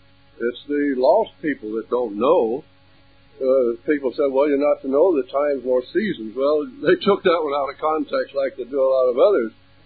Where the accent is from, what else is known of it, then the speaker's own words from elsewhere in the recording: Texas, United States; born there; Now, I was born out in West Texas